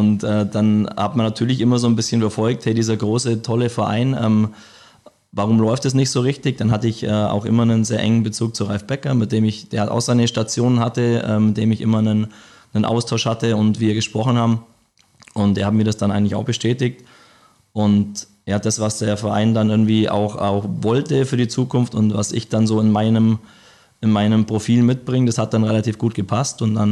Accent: Memmingen, Bavaria, Germany; Ich komme aus Memmingen

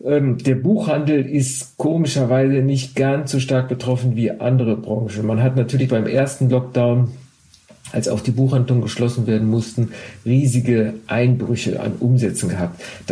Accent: Duisburg, North Rhine-Westphalia, Germany; born there; Ich bin in Duisburg geboren

